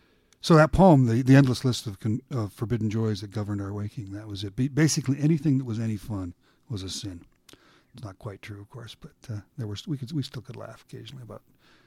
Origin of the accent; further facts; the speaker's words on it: Alberta, Canada; I grew up in Alberta. I am the grandson of pioneers. All 4 sets of my grandparents were homesteaders in Alberta around the turn of the last century.